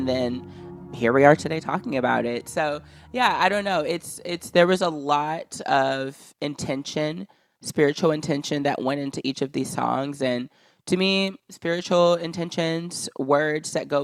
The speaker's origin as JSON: {"language": "English", "region": "the South", "country": "United States", "tie": "born or raised there", "said": "Yeah, I would say just kind of from growing up in the South and going to a lot of different forms of Black church"}